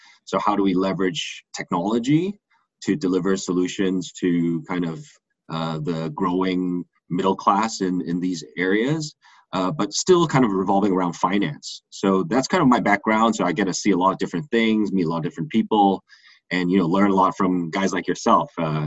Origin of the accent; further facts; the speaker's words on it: Hong Kong; So I am from Hong Kong, of course, studied abroad